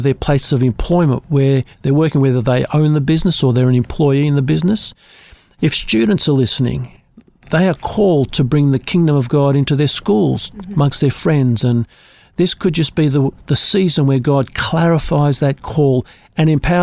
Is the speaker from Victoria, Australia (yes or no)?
yes; Melbourne, Victoria, Australia; born there; my heritage is in Russia. I have pure Russian blood in me, though I was born here in Melbourne.